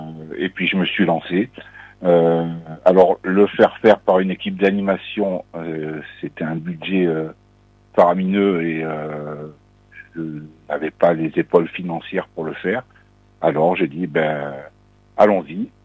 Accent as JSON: {"language": "French", "region": "Provence-Alpes-Côte d'Azur", "country": "France", "tie": "born or raised there", "lives_now": "Versailles, France", "said": "je suis originaire du Var"}